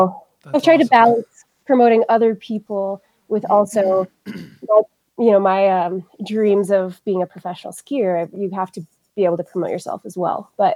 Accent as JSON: {"language": "English", "town": "Pinedale", "region": "Wyoming", "country": "United States", "tie": "born or raised there", "said": "Growing up in Pinedale, my parents were skiers. They were like my dad's family homesteaded in the Wyoming range, just outside of Pinedale, and guided trips in the mountains."}